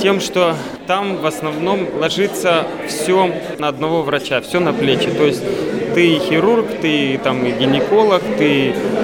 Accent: Podporozhye, Leningrad Oblast, Russia; now in Veliky Novgorod, Russia; Нет, я из Ленинградской области, из города Подпорожья.

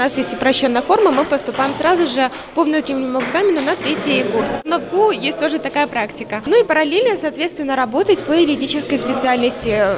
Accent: Minsk Region, Belarus; Мы из Минска. Я из Минского района, в принципе, не так далеко

